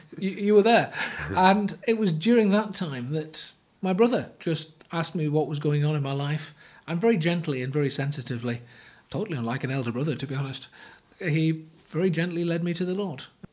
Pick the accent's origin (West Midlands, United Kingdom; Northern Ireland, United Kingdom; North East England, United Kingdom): North East England, United Kingdom; I grew up in the northeast, as you might tell by my accent.